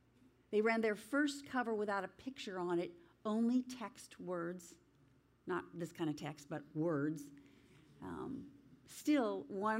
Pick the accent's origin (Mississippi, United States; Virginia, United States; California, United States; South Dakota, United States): California, United States; Los Angeles; also born or lived in Chicago, United States; I'm from Los Angeles, so I don't count it by years